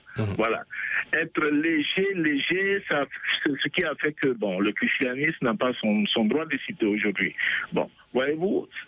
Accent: Côte d’Ivoire; je suis ivoirien, né de parents baoulés, et je suis converti à l'islam depuis 1982.

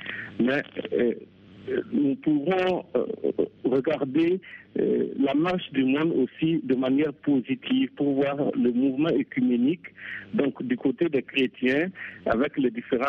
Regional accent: Burkina Faso; Moi je viens du Burkina

